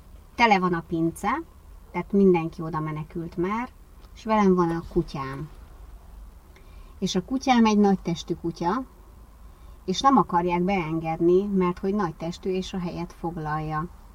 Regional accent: Budapest, Hungary; Én Angyalföldön nőttem föl egy régi bérházban, igazi gangfolyosós, pincés, szenes pincés bérházban, és ugye nagyszüleinkkel laktunk

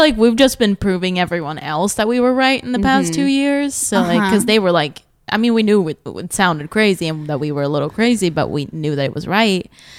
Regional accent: Sweden; English is a second language; I was an exchange student when we met. Because I'm from Sweden.

